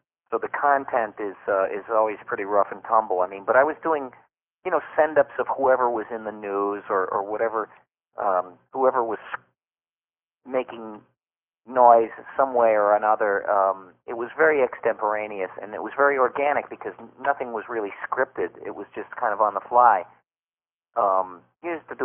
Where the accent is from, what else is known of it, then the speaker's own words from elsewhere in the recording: Detroit, Michigan, United States; I'm from Detroit, Michigan.